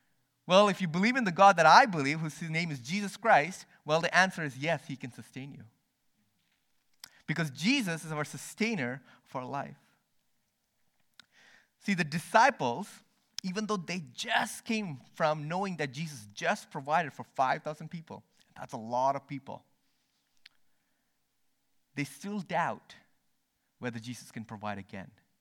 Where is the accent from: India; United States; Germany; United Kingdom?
India; moved away as an adult; now in Canada; I grew up in India for the first 18 years of my life, and then first time coming to Canada was to Thetis Island.